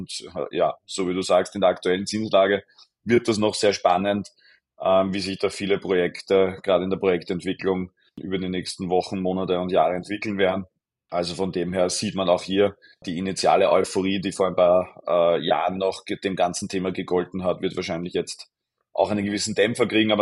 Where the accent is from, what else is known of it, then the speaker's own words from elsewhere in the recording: Austria; als österreichische Investorin